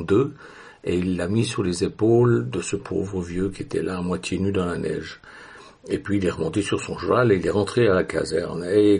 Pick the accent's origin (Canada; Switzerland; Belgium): Switzerland; now in France; parce que moi je suis Suisse et fier de l'être, bien que j'aime beaucoup la France, je vis en France et j'aime la France